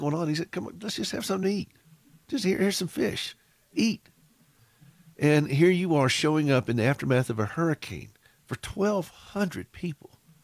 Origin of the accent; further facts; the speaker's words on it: the South, United States; I mean, I'm from the South.